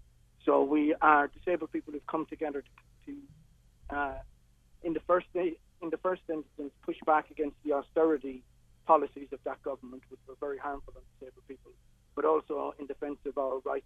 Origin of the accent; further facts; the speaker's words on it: Ireland; moved away as an adult; now in England; certainly I'm an Irish citizen and I've been in England nearly 30 years